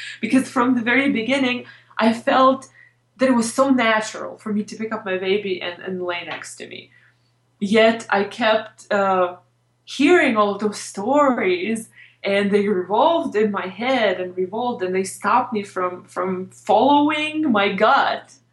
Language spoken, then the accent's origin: English; Ukraine; everybody around me really smoked back whenever I was growing up in Ukraine.